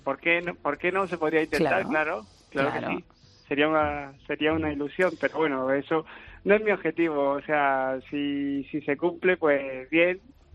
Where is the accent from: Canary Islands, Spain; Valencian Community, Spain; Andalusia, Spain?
Andalusia, Spain; Ronda; Yo soy de Ronda. Me hago 200 kilómetros cada partido.